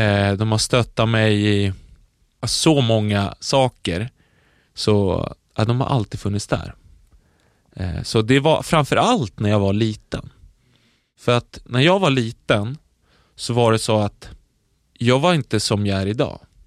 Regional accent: Södertälje, Stockholm County, Sweden; Jag växte upp i Södertälje. Born and raised i Södertälje. Född 1993, 17 februari.

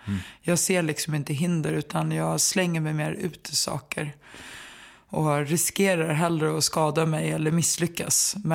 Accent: Stockholm, Stockholm County, Sweden; born or raised there

